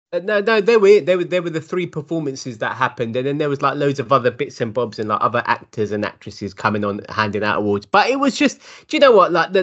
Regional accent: London, United Kingdom; accent: London; where are you from, kind of thing. And I was like, obviously, in my most English, I was like, London

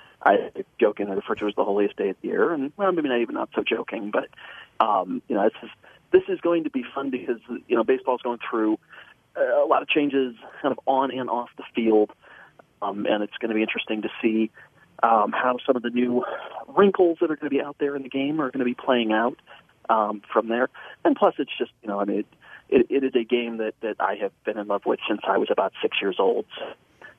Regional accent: Cleveland, Ohio, United States; See, I grew up in Cleveland, so I'm an Indians fan who happens to be living in exile.

